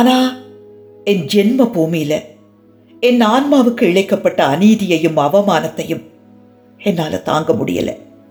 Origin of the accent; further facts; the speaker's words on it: India; born there; நான் இந்தியாவில் பிறந்தவன், பிழைப்புக்காக பிரதேசம் போனவன், இந்திய அரசாங்கத்தின் ஒப்பந்தப்படி தாயகம் திரும்பினவன். நான் அகதி இல்லை